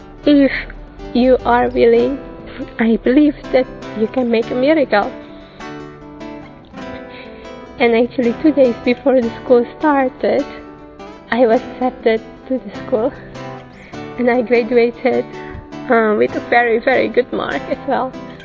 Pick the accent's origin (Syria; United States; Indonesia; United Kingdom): Indonesia; English is a second language; I'm from Indonesia, and my age is 27.